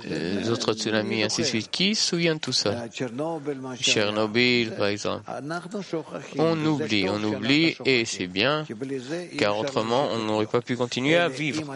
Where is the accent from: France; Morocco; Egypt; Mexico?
Mexico; chez nous, au Mexique, disons, et ou surtout au sud, tremblement de terre